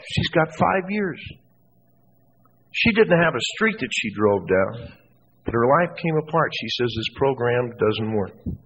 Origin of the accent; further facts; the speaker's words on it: Santa Monica, California, United States; I grew up in Santa Monica.